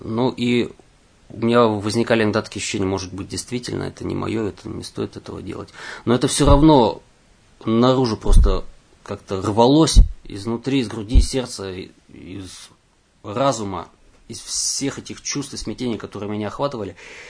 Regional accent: Irkutsk, Irkutsk Oblast, Russia; в моем родном городе Иркутске я приносил около 50 стихов

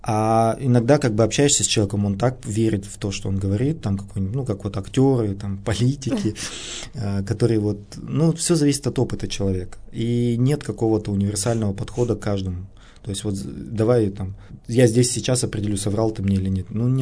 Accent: Nizhny Tagil, Sverdlovsk Oblast, Russia; now in Yekaterinburg, Russia; я сам из Нижнего Тагила, ну, сейчас живу в Екатеринбурге, но до сих пор не выписался

